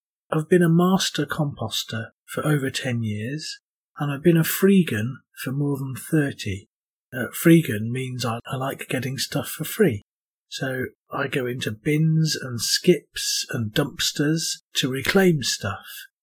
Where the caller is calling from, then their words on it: York, Yorkshire and the Humber, United Kingdom; I'm speaking from York in the UK.